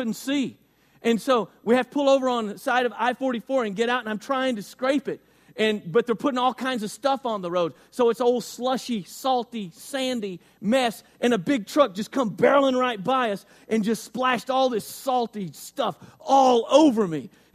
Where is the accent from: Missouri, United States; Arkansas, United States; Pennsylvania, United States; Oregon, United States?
Arkansas, United States; In fact, I grew up in Central Arkansas, and less than a mile, about a mile from us, there was a giant Titan II rocket